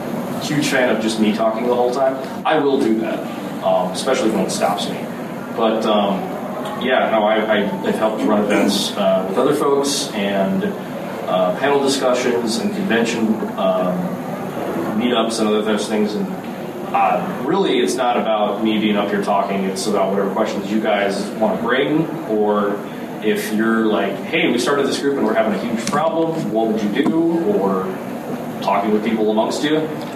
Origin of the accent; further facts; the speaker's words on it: Tampa, Florida, United States; now in Milwaukee, United States; I grew up in Tampa. I moved up here about 12 years ago.